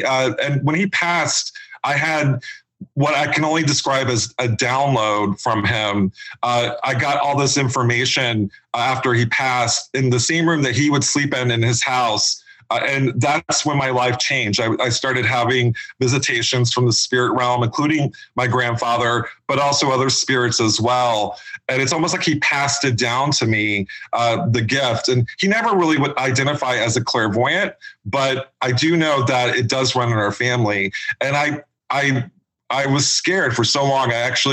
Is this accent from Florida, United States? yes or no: yes; Florida, United States; also born or lived in Chicago; I grew up in Florida, and I was also in Chicago for a while too, with my father.